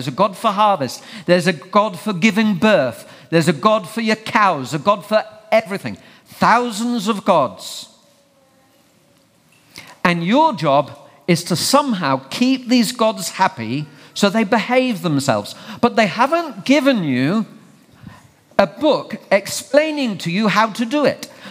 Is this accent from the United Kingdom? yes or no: yes; England, United Kingdom; Yeah, I'm from England. We go crazy when there's snow, even this much, the whole country stops, right?